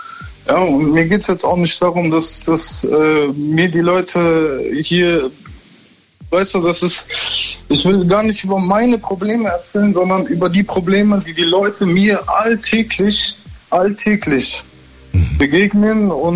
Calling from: Bensheim, Hesse, Germany; Ich komme aus Bensheim, das liegt in der Nähe von Frankfurt.

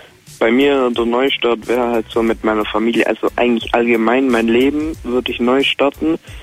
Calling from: Baden-Württemberg, Germany; Bei Heidenheim.

